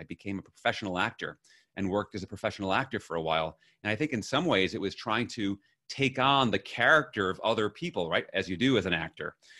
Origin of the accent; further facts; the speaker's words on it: New York City, New York, United States; born there; So I was born in Flushing, Queens in New York City in 1968.